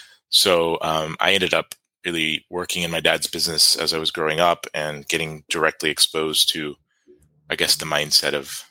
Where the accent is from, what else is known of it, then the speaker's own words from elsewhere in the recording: Atlanta, Georgia, United States; also born or lived in West Coast; From the U.S., I was born on the West Coast, but moved to the East Coast when I was a kid. So I kind of grew up in the Atlanta, Georgia area in the Southeast.